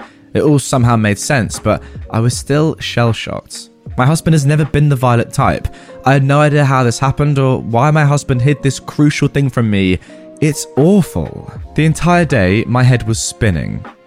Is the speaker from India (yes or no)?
yes; India; I'm a 36-year-old woman and my husband is 38. We have two kids together, both under 11. I'm originally from India and my husband is from Pakistan.